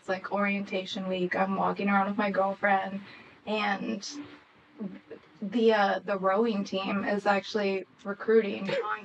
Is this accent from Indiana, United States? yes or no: yes; West Lafayette, Indiana, United States; But I come from Indiana. Like, my family, we go back to Indiana, which Sean likes to give me crap for.